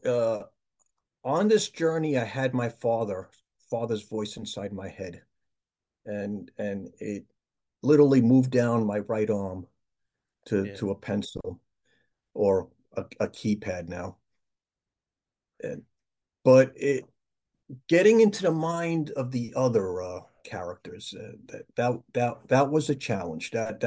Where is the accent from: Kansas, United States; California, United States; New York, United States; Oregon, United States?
New York, United States; Queens; I grew up in Queens.